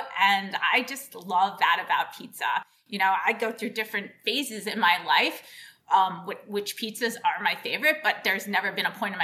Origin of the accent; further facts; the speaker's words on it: New York City, New York, United States; Well, I mean, I'm lucky being from New York. I was born and raised in New York City.